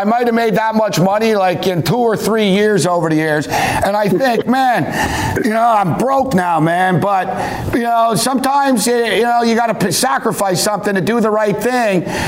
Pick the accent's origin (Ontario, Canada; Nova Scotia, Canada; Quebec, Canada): Quebec, Canada; Montreal; I grew up in Montreal in a neighborhood in which, man, you either did coke or sold coke or robbed houses or bought the stolen gear.